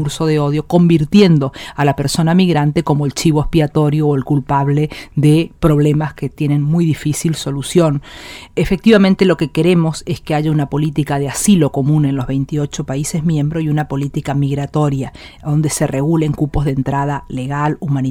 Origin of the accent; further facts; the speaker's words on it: Argentina; now in Spain; somos varios los argentinos que estamos haciendo política en España